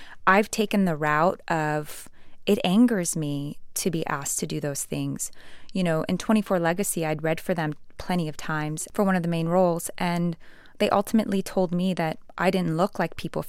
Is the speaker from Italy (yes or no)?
no; Afghanistan; I'd always kept true to where I was from. And I was like, "Yeah, I'm from Afghanistan."